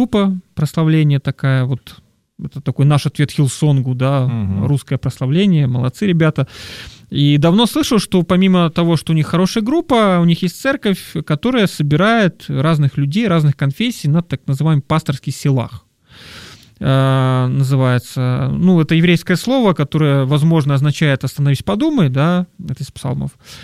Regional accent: Lviv, Lviv Oblast, Ukraine; чай не в Москве я родился, может, в Москве здесь ситуация другая, но, в принципе, она чуть отличается, даже в том же Львове я просто вырос в церкви еще более провинциальной.

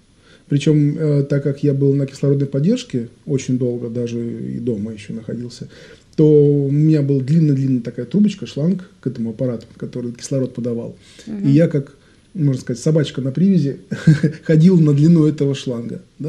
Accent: Severodvinsk, Arkhangelsk Oblast, Russia; also born or lived in Saint Petersburg; Нет, я родился в Санкт-Петербурге, но волею судеб мы переехали в Северодвинск

